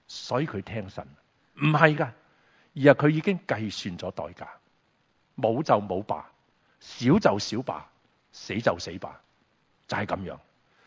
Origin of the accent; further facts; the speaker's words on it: China; 我都是大陆出来的。是什么这样？跟着他就说、你是怎么出来的？那我说我偷渡出来的。